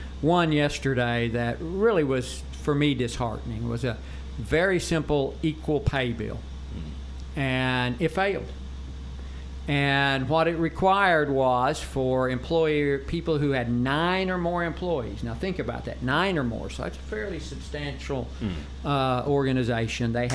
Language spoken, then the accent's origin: English; Arkansas, United States; The interesting thing for Arkansas, though, I grew up in Northwest Arkansas.